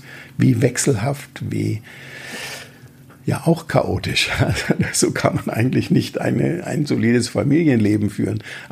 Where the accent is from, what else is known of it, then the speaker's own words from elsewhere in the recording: Bavaria, Germany; wie man als Franke sagt.